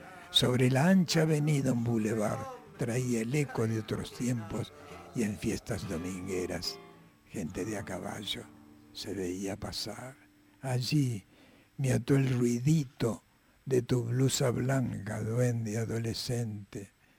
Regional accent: Ramos Mejía, Buenos Aires Province, Argentina; nací en el Hospital Ramón Mejía y después llegué a desarrollarme en Ramón Mejía

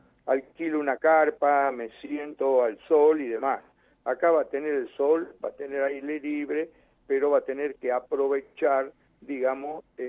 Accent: Tucumán, Argentina; yo soy de Tucumán, estoy emplazado en el noroeste argentino

